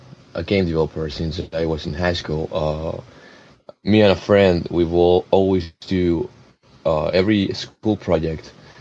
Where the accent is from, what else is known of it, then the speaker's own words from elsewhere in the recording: Ecuador; We are from Ecuador. I am from Ecuador. Yeah. So in Ecuador, there's no industry.